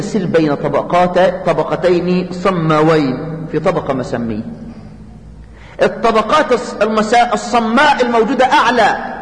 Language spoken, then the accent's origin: Arabic; Asyut Governorate, Egypt; born there; هذه القرية في مركز البداري، وهي بلدتي التي ولدت فيها، وأعرف القرية جيدا. هذه القرية لا عمل لأهلها غير السرقة، فلا أرض لهم يزرعونها ولا صناعة لهم يقومون عليها.